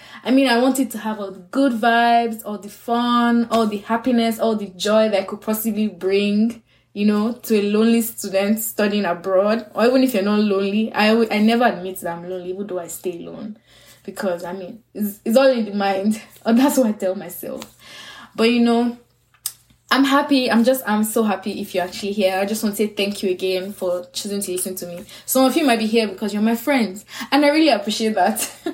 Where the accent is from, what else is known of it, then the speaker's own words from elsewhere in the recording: Port Harcourt, Rivers, Nigeria; moved away as an adult; also born or lived in Lagos; I was born in Port Harcourt, Rivers State, Nigeria, in West Africa, and I moved to Lagos, Nigeria when I was 17. So my parents moved jobs. I'm the first child of 5 girls.